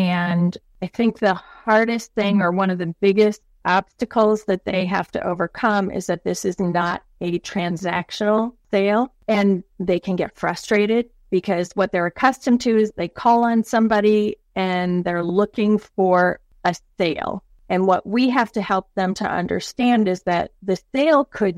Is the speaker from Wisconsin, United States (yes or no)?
yes; Green Bay, Wisconsin, United States; So, you know, I grew up in Green Bay, Wisconsin, so I really did walk 3 miles uphill to get to school.